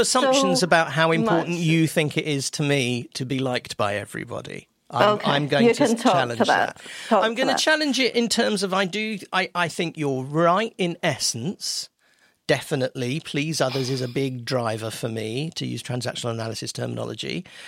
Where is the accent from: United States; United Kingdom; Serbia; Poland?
United Kingdom; We are we're in Western Europe. We are from the United Kingdom.